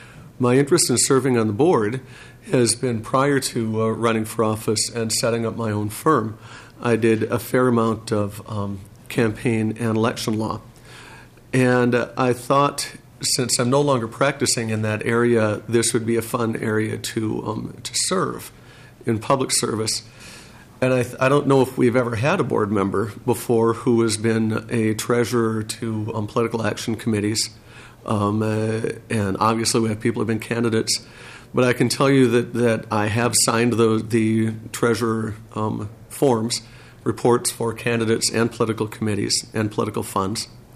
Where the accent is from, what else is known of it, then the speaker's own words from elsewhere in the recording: New Brighton, Minnesota, United States; My background is I'm born and raised in Minnesota. I grew up in New Brighton and went to Hamline University for my undergraduate degree